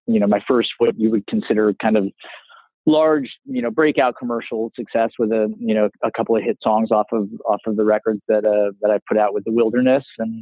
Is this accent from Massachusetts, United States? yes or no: yes; Massachusetts, United States; born there; also born or lived in Midwest / California; I was born in Massachusetts and sort of made my way across the country from the East Coast to the Midwest and eventually to California around high school.